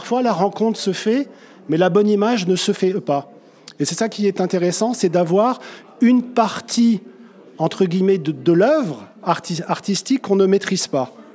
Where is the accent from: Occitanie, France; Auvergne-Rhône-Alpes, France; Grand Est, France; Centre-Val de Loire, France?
Centre-Val de Loire, France; Châtillon-Coligny; Moi, je suis de Châtillon-Coligny.